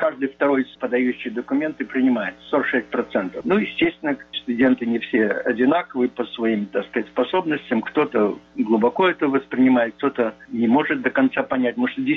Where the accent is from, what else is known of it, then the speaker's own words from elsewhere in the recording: Odesa, Odesa Oblast, Ukraine; Но поскольку я родился и вырос в Одессе, это как бы было частью настроение в Одессе.